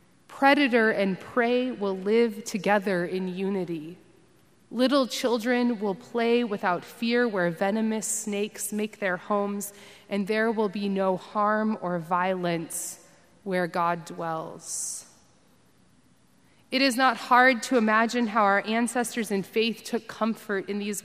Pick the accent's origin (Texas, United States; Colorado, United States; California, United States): Texas, United States; Perhaps it is because I grew up in the South, in Texas